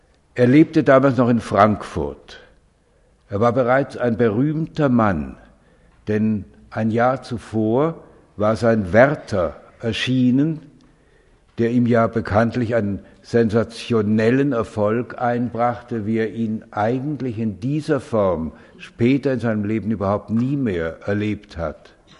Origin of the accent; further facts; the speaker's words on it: Switzerland; dreimal in der Schweiz, also in meinem Heimatland.